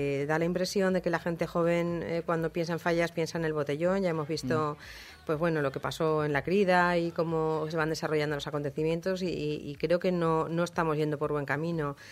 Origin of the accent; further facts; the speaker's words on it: Valencia, Valencian Community, Spain; Y nos preguntan, ¿de qué pueblo sois? Bueno, mira, somos de Valencia.